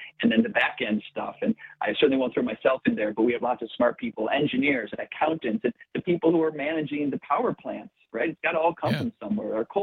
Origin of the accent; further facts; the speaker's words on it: Midwest, United States; also born or lived in California; I'm a Midwest guy. I've been born and raised in the Midwest my whole life, a short time for a job in California.